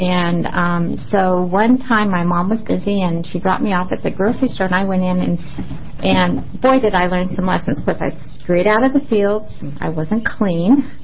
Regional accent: Staten Island, New York, United States; And I remember clearly I grew up in Staten. My brothers and sisters and I were the only Latino children there

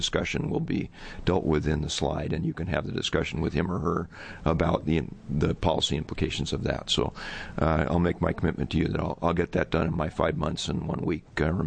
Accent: Eugene, Oregon, United States; I grew up in Eugene, and I remember distinctly in my days before the formation of DEQ

